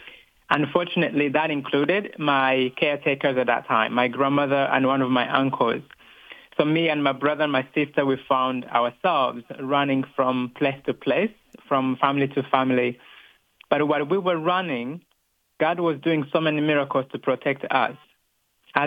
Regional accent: Rwanda; English is a second language; I was born and raised in Rwanda at a time when tribal unrest was at its greatest back in the 90s

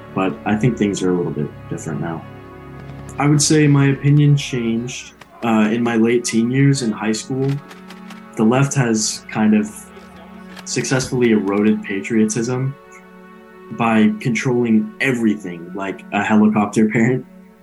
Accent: San Diego, California, United States; I'm 18 years old, and I'm from San Diego, California. My dad was a Marine officer.

